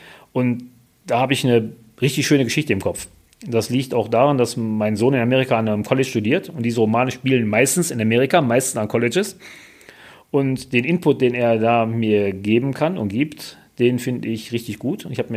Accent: Wuppertal, North Rhine-Westphalia, Germany; Ich bin ja am Hanerberg aufgewachsen und so gesehen nur jetzt durch einen Umzug nach Barmen gekommen.

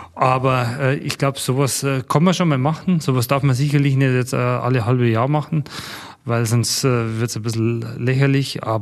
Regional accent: Bavaria, Germany; Wir kommen aus Bayern, er kommt aus Bayern.

